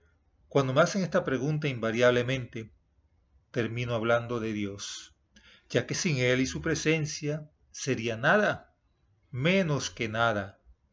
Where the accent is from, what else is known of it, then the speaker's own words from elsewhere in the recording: Colón, Panama; born there; Nací en Colón, una de las 10 provincias de Panamá, una ciudad costera llena de historia, de la cual han surgido grandes pensadores y escritores. Siempre me he sentido colonense.